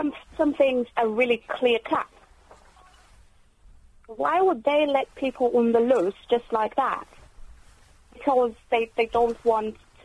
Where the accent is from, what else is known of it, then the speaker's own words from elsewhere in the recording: Uganda; now in Bromley, United Kingdom; Hi, I'm originally from Uganda.